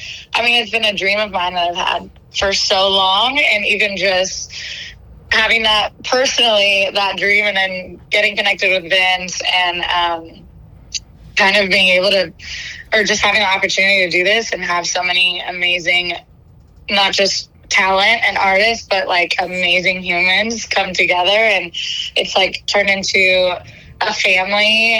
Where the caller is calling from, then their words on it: London, United Kingdom; Well, yes, I'm listening from London.